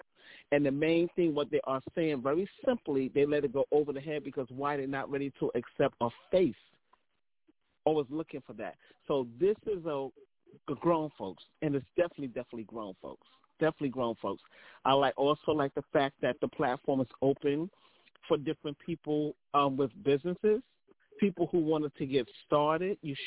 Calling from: Brooklyn, New York, United States; I'm calling from Brooklyn.

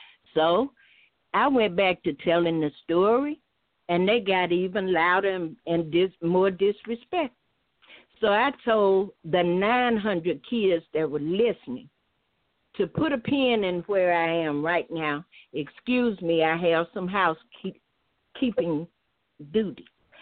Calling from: Selma, Alabama, United States; I'm calling from Selma.

